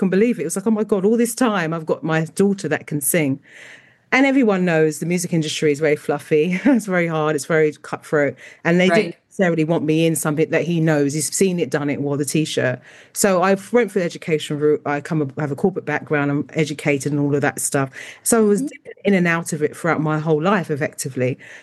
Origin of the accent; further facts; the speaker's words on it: London, United Kingdom; I'm born and bred in London. Okay. So city. And my family, my ethnic origin is from Jamaica. So my grandparents were born over there and my parents were born here. So I'm third generation Caribbean.